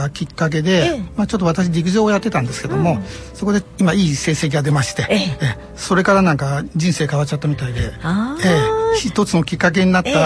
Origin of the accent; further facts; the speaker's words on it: Okazaki, Aichi, Japan; also born or lived in Nagoya; 生まれは名古屋なんです。でも2歳ぐらいから岡崎にずっといますので、